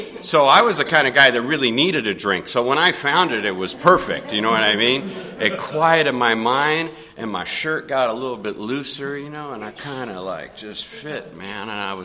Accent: Venice, California, United States; I grew up in Venice

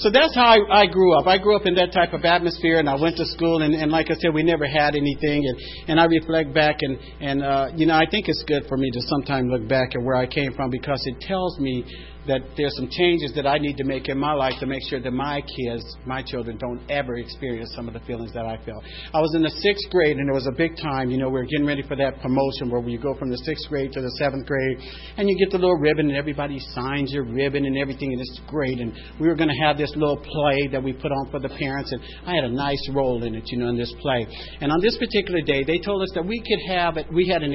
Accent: San Diego, California, United States; I come from San Diego. This is where I was born in San Diego, and I'll tell you from the very beginning, as long as I can remember, that God never came into my neighborhood.

